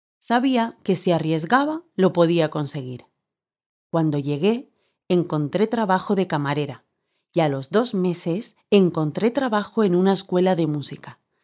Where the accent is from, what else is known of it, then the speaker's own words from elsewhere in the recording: Madrid, Community of Madrid, Spain; moved away as an adult; now in São Paulo, Brazil; de Madrid. He estudiado magisterio musical y vivo en Sao Paulo desde que conseguí una beca para terminar mis estudios.